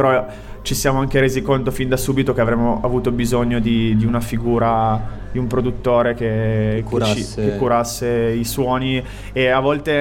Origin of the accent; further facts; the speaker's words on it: Mondovì, Piedmont, Italy; Diciamo che sono tutti delle mie parti. Io sono di Mondovì e ci conosciamo da anni.